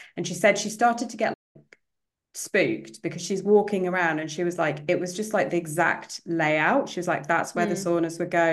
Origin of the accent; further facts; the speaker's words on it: London, United Kingdom; And I said, I'm from London.